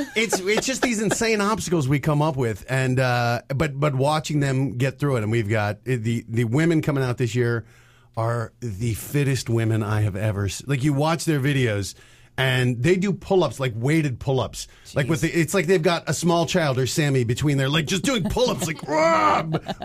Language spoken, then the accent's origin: English; Colorado, United States; I'll order like a Coors Light because I'm from Colorado and I like piss water.